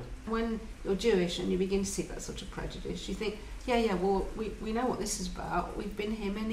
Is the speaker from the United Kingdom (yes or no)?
yes; United Kingdom; In my public life, I think of myself as British. In my private life, I'm Jewish. I'm very strongly Jewish